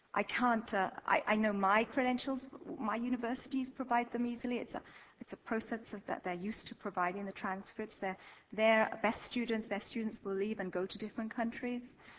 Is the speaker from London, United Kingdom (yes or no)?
yes; Wimbledon, London, United Kingdom; I'm a London girl. I'm from Wimbledon.